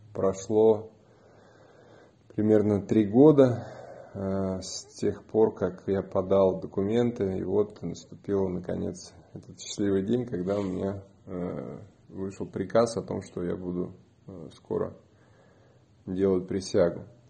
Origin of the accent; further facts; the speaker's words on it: Saint Petersburg, Russia; я из Петербурга.